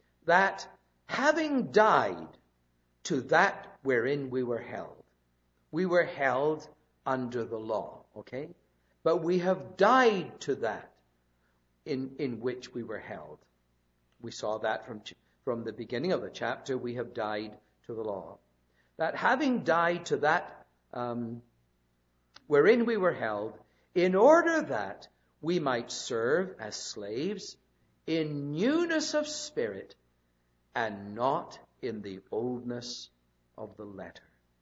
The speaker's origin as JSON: {"language": "English", "region": "England", "country": "United Kingdom", "moved": "as an adult", "lives_now": "Abbotsford, Canada", "said": "Not long after we came from England, back in 1974, we had a friend from England come and visit us."}